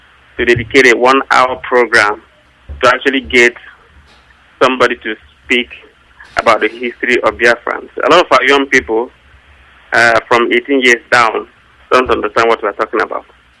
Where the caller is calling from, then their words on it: Brampton, Ontario, Canada; I'm calling from Brampton, Ontario.